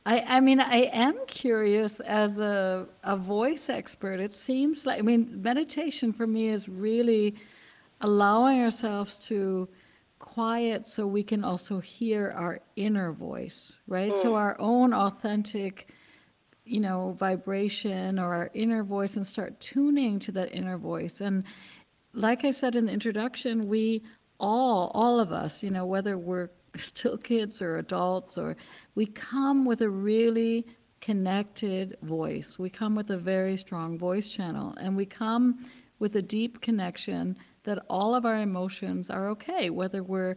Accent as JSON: {"language": "English", "region": "Wisconsin", "country": "United States", "said": "Where I come from Wisconsin, and so when we had thunderstorms, you know, the lights, we'd lose electricity"}